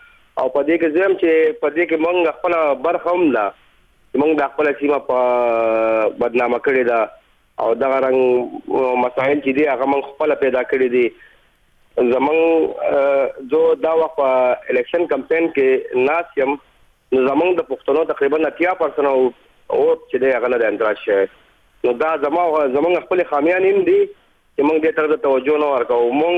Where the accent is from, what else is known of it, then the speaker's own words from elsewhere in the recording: Swat, Khyber Pakhtunkhwa, Pakistan; now in Karachi, Pakistan; مونږ ځای د سوات یو، سوات درشتلې اوسېدونکو او په کراچۍ کې تقریبا زیګون ځای دی